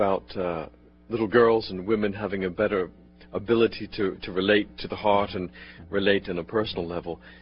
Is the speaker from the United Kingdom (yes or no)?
yes; England, United Kingdom; Well, I'm visiting here from England.